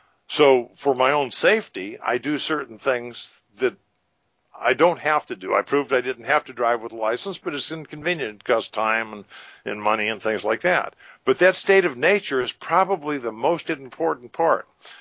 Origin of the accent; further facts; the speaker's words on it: California, United States; born there; Well, I'm a citizen of Florida. I was born in California